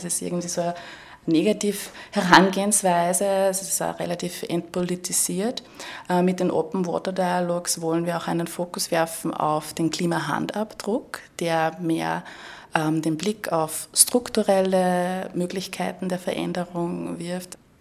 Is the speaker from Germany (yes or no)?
no; Wels, Upper Austria, Austria; now in Vienna, Austria; Ich bin in Wels geboren und in der Welser Gegend aufgewachsen und habe dann im In- und Ausland studiert, lebe in Wien.